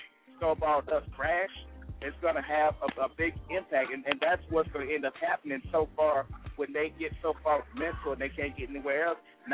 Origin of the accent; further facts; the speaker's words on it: the South, United States; I'm from the South, you know, very sentimentally and all down South and stuff.